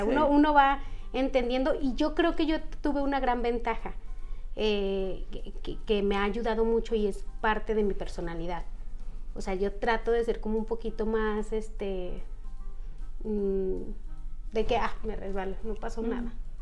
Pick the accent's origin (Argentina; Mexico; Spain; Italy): Mexico; first language Mixtec; Spanish is a second language; mi lengua materna es el mixteco.